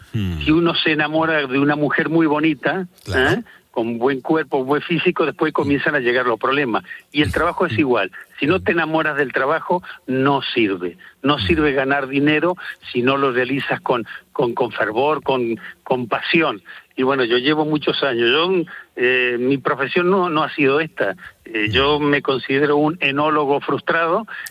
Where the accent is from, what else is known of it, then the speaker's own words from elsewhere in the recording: Argentina; cuando yo me recibí en el año 82, yo soy de Argentina. Entonces, en aquel entonces, en el año 82, cuando yo tenía 22 años, me recibí de enólogo